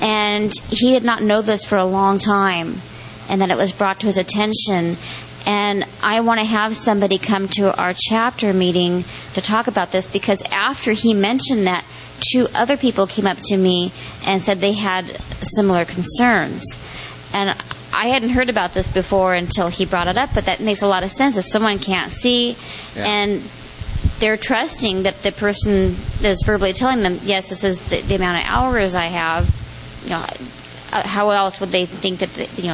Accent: San Luis Obispo, California, United States; I'm from San Luis Obispo, Central Coast.

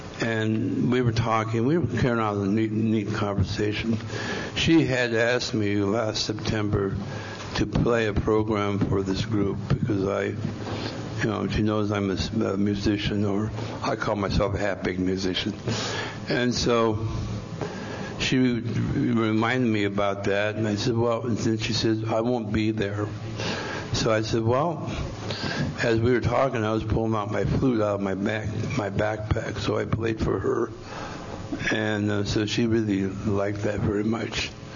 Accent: Fresno, California, United States; born there; Me, I was born in Fresno, California.

